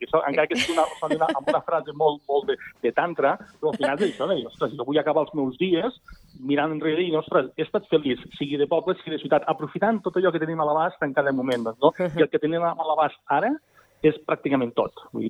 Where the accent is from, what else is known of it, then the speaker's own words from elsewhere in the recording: Lleida, Catalonia, Spain; jo que soc de Lleida sempre hi ha hagut una mica l'essència de criticar molt